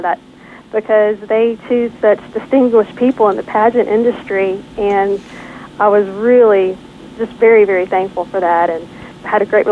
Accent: New Orleans, Louisiana, United States; now in Atlanta, United States; I was born and raised in New Orleans, so we carry a tradition with us, even though we live here in Atlanta.

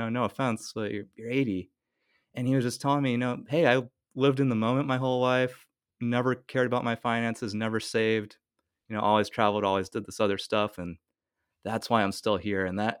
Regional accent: Fremont, California, United States; also born or lived in Memphis; I'm originally from Fremont, California.

